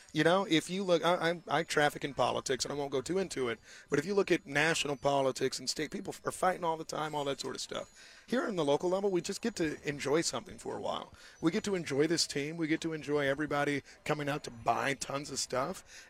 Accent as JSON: {"language": "English", "town": "Kansas City", "region": "Missouri", "country": "United States", "said": "I hate John Elway because I'm from Kansas City"}